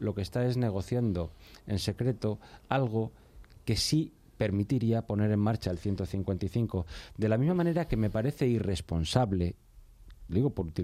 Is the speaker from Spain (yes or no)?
yes; Spain; como español, como ciudadano, como contribuyente